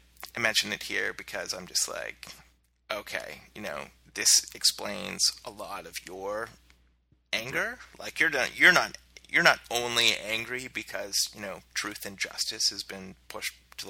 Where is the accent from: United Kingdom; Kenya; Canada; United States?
Canada; because, you know, I'm Canadian, I've got healthcare, right?